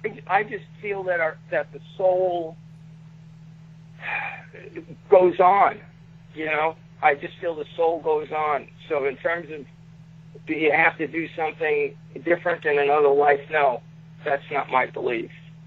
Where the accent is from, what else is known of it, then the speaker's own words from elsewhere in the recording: Brooklyn, New York, United States; I'm from Brooklyn.